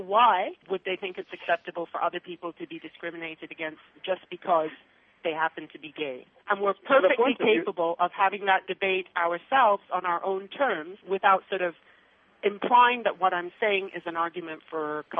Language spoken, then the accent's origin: English; Kenya; I would do everything possible if such a bill came up in Kenya as a Kenyan